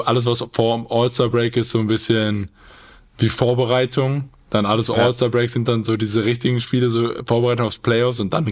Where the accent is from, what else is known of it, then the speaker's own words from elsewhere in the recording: Salzgitter, Lower Saxony, Germany; Ich bin aus Salzgitter, was ungefähr, ich glaube, 30 Minuten von Wolfsburg ist